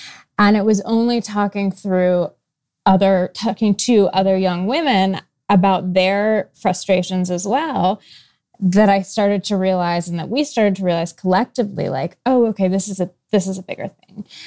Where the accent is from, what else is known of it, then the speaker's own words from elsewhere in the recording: Seattle, Washington, United States; I grew up in Seattle. I have really progressive parents. I have younger brothers.